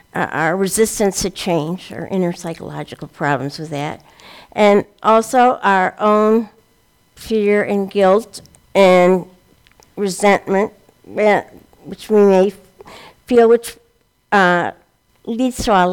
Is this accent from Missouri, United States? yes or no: no; Beloit, Wisconsin, United States; born there; I was born in Beloit